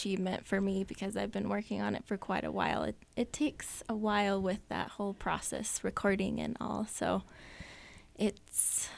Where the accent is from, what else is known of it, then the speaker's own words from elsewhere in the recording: Finland; English is a second language; I'm from Finland, and I've been doing music for quite a while.